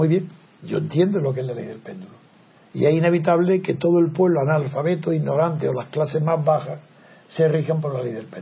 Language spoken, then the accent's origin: Spanish; Andalusia, Spain; Pues yo soy andaluz